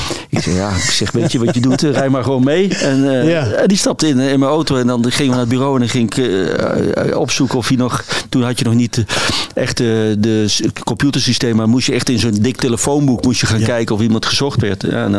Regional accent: Eindhoven, North Brabant, Netherlands; maar ik ben opgegroeid in Eindhoven

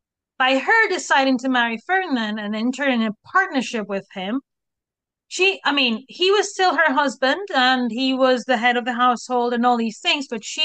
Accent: Spain; But I was raised in Spain. I can tell you it's a very Spanish mother thing.

